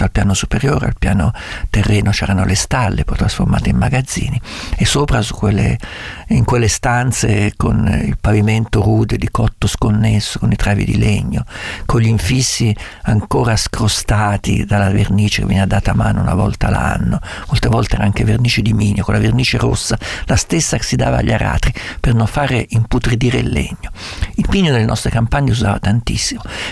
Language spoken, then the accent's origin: Italian; Perugia, Umbria, Italy; moved away; un elemento fondamentale della mia terra. E noi appunto per questo andavamo, da quando loro erano piccoli, una volta l'anno a Perugia. In altre epoche andavo anche a trovare la mia famiglia